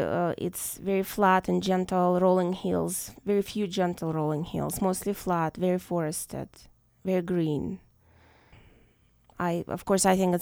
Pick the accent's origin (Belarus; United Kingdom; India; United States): Belarus; Minsk; I was born and raised in Minsk, which is the capital of the country. It's a 2 million people city. Again, capital of Belarus. And I spent my entire life in a little apartment in Minsk.